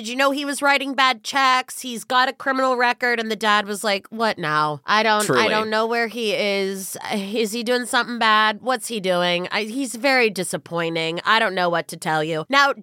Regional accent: California, United States; I'm from California. I did have earthquakes growing up

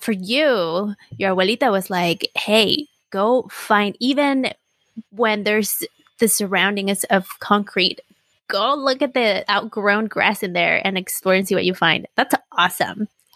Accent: Mexico City, Mexico; also born or lived in Los Angeles; I grew up in Mexico City and sometime in LA. And so most of my life was in the Mexico City, which is city, very similar to LA.

